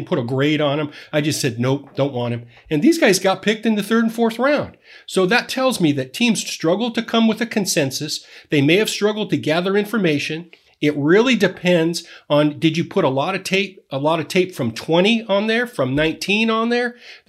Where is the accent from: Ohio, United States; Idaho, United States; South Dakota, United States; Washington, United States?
Idaho, United States; I'm from Idaho, so I don't know if that's a word.